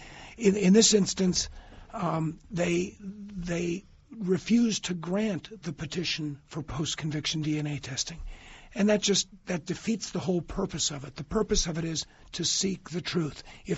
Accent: Rocky River, Ohio, United States; Was the city prosecutor in my hometown of Rocky River, Ohio.

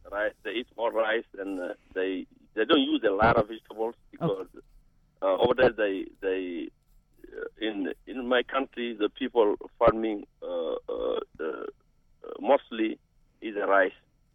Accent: Mauritania; now in United States; I'm from Mauritania in West Africa.

